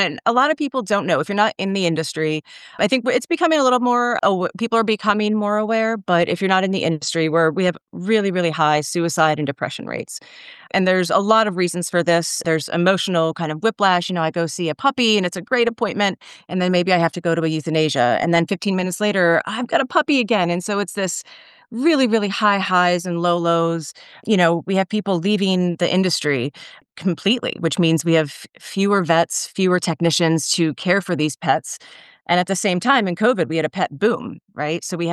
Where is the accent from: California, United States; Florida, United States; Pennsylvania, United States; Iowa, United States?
Pennsylvania, United States; Philadelphia; moved away as an adult; now in Phoenix, United States; My hospital is outside of Philadelphia. So that's my hometown. That's where I went to school